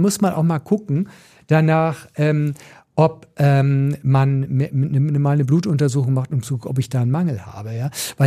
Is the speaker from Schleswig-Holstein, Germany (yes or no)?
yes; Schleswig-Holstein, Germany; also born or lived in Hamburg; Ich bin Holsteiner, Hamburger. Tatsächlich bin ich auch mit Fisch halt groß geworden.